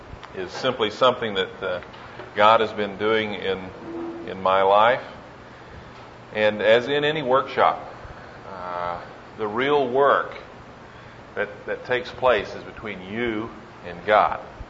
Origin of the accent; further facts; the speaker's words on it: Oklahoma City, Oklahoma, United States; I'm from Oklahoma City.